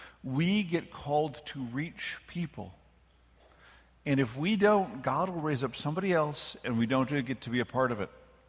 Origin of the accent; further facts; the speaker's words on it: Minnesota, United States; Where I grew up in Minnesota, all those Germans were met by priests, and they spoke their language